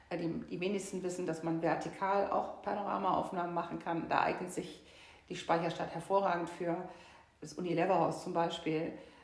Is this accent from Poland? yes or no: no; Rhineland, Germany; Nee, ich bin Rheinländerin.